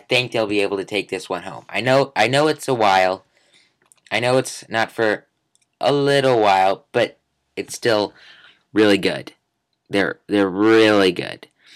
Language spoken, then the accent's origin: English; Seattle, Washington, United States; Not the best fans, you know, because I'm from Seattle.